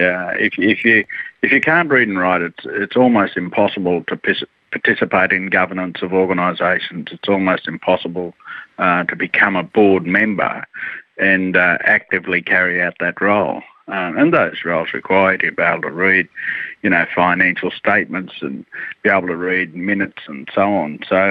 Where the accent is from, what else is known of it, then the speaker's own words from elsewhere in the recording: Brewarrina, New South Wales, Australia; And, I'm from Brewarrina, and I'm intimately aware of some of those issues and concerns that we have.